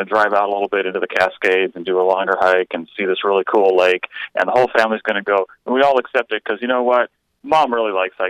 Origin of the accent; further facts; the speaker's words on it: Canada; now in Eugene, United States; It's an adjustment from Southern California, but, you know, I'm actually liking it a lot more than I thought I would, to be honest.